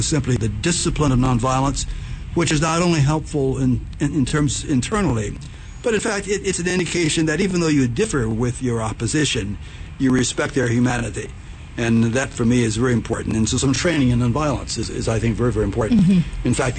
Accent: Asbury Park, New Jersey, United States; I participated in my hometown where I live now, Asbury Park, a community of 16,000 people

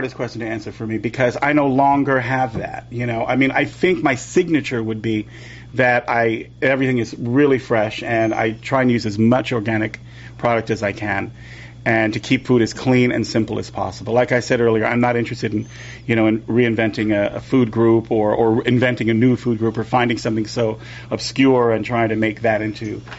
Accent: Malibu, California, United States; which I didn't grow up with. You know, I grew up in Malibu.

